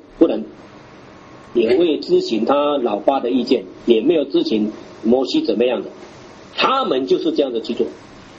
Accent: China; 我们中国人有一句话说呢，你呢一定要注意到礼

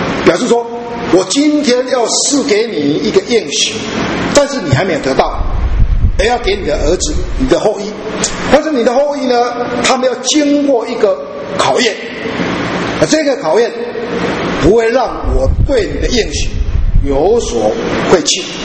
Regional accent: China; 就像我们中国人，我们讲中国人讲秦始皇我们就知道

